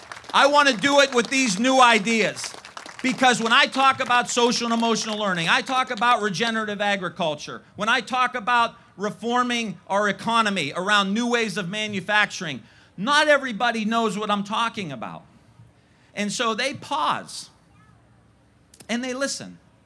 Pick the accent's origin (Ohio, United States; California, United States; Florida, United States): Ohio, United States; I'm from Northeast Ohio.